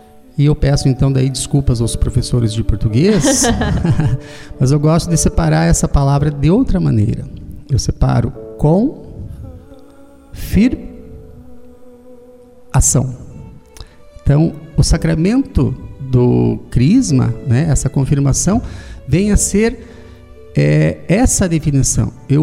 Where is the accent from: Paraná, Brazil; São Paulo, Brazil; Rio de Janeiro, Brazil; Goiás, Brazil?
Paraná, Brazil; Palmeira; born or raised there; also born or lived in Marechal Cândido Rondon